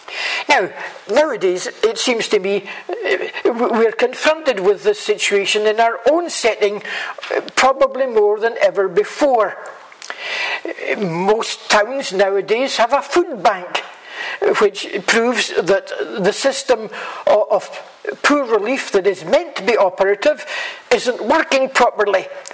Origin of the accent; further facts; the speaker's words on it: Saltcoats, Scotland, United Kingdom; I actually remember as a boy going out to the fields around Saltcotts, where I was brought up in Ayrshire